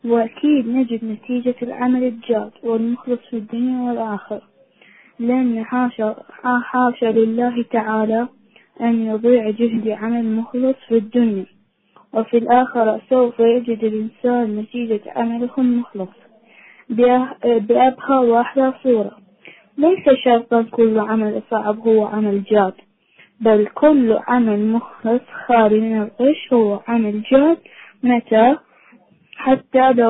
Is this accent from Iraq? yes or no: yes; Iraq; أنا فجأة من العراق، عمري 10 سنوات.